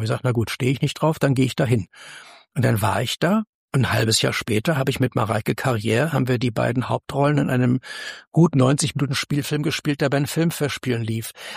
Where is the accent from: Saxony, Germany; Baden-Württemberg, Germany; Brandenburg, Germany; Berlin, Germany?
Berlin, Germany; Ich bin in Kreuzberg groß geworden, in der Urbanstraße an dem letzten Zipfel Richtung Hallisches Tor.